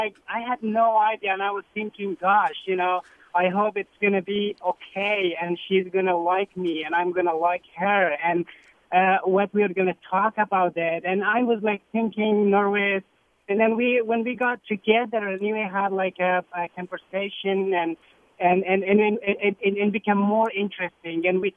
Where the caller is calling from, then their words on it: Afghanistan; English is a second language; moved away; I'm from Afghanistan